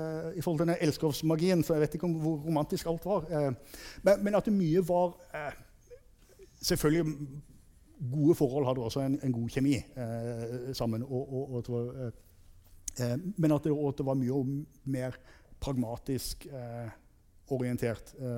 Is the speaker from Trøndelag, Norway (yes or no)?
no; Kristiansand, Agder, Norway; jeg kommer jo opprinnelig fra Kristiansand, og har mine besteforeldre og slekter litt sånn i dalen, nedre Setesdal.